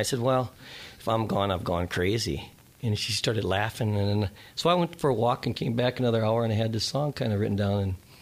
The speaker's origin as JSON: {"language": "English", "town": "Waconia", "region": "Minnesota", "country": "United States", "said": "Waconia. Both of us are from Waconia."}